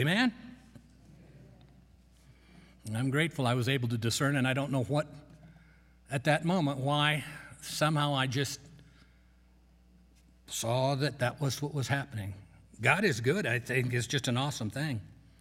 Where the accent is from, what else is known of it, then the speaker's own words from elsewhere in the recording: Grand Junction, Colorado, United States; Well, I'm from Grand Junction.